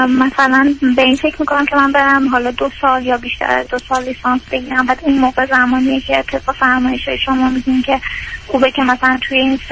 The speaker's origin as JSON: {"language": "Persian", "country": "Iran", "moved": "as an adult", "lives_now": "United States", "said": "من 29 سالمه. 2 سالی که ازدواج کردم. بعد و همون 2 سالی که توی مهاجرت کردیم خارج از ایران هستیم، امریکا هستیم."}